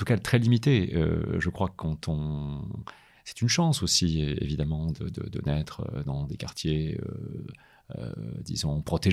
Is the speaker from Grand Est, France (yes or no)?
yes; Grand Est, France; Moi, je viens de Lorraine. Je suis né durant la crise industrielle, en fait, dans la Lorraine. Donc, des mines de fer, de la sidérurgie qui était en crise, etc.